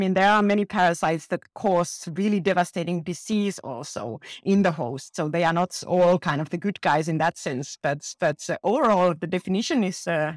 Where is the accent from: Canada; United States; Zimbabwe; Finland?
Finland; I come from Finland, so I'm used to the long words